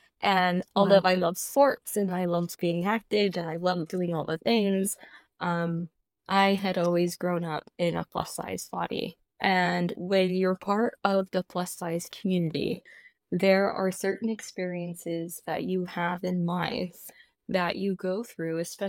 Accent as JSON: {"language": "English", "region": "Midwest", "country": "United States", "tie": "born or raised there", "said": "I'm going to be 37 this year, and I was born and raised in the Midwest to my parents who were very young."}